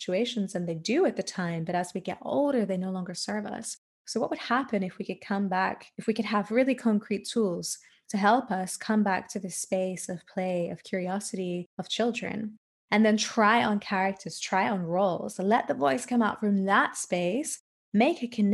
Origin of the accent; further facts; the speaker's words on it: Australia; now in Germany; I live in Germany, although I'm Australian.